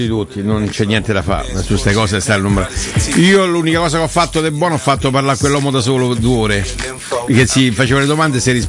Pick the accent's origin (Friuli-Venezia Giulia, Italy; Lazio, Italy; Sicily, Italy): Lazio, Italy; Rome; Siamo romani.